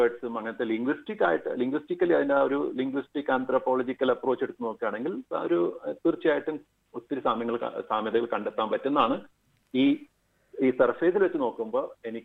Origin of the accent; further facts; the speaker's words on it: Kerala, India; അതായത് നമ്മൾ ഒരു മലയാളി എന്ന നിലയ്ക്ക് ഇങ്ങോട്ട് ഒരു വിദേശത്തേക്ക് പോകുമ്പോൾ